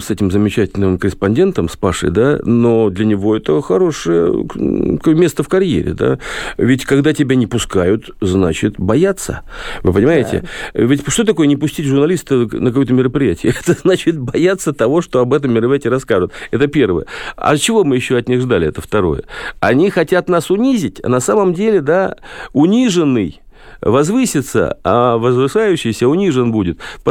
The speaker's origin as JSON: {"language": "Russian", "region": "Saint Petersburg", "country": "Russia", "tie": "born or raised there", "said": "Петербург оказался, мой родной город, молчаливым в этом смысле городом."}